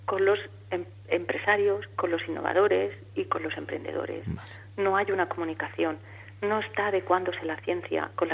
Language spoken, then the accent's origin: Spanish; Valencia, Valencian Community, Spain; A Valencia, porque yo soy de Valencia.